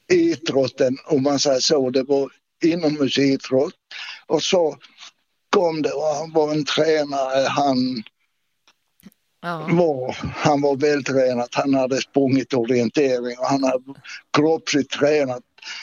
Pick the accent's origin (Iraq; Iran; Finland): Finland; now in Sweden; för jag kom upp från Finland som man säger